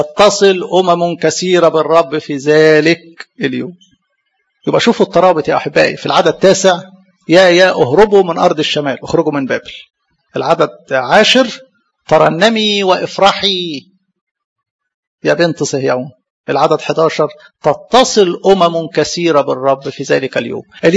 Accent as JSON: {"language": "Arabic", "country": "Egypt"}